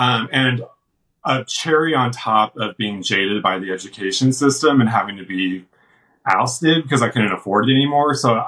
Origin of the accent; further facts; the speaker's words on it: Texas, United States; But I'm from Texas. I'm not from Italy.